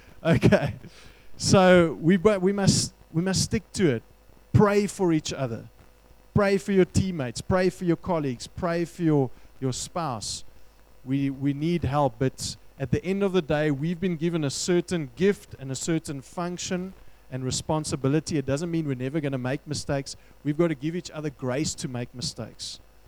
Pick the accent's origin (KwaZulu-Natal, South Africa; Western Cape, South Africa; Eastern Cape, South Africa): Western Cape, South Africa; born there; I was born in the Western Cape.